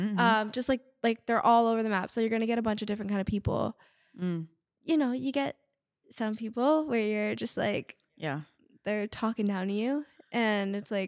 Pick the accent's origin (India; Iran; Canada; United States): Canada; we're not making money specifically from TikTok because we're Canadian.